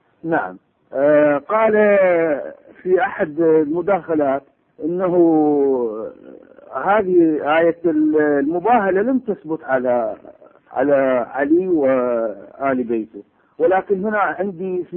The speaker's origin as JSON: {"language": "Arabic", "town": "Basra", "region": "Basra Governorate", "country": "Iraq", "said": "أنا من البصرة أنا مختلط يعني أمي من طائفة وأبي من طائفة أخرى"}